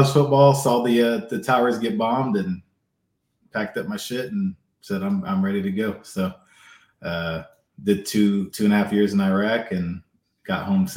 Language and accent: English; North Macedonia; English is a second language; I come from Macedonia. I was born and raised in Europe.